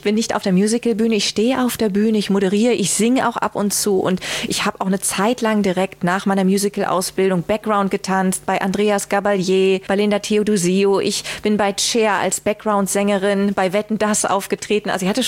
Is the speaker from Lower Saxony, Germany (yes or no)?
yes; Leer, Lower Saxony, Germany; Er kommt ja aus Emden, ich komme aus Leer.